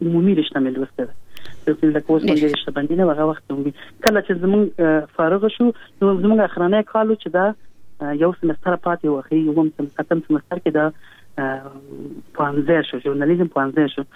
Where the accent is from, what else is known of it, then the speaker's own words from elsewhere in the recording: Kabul, Afghanistan; ما زه په کابل کې پیدا یم.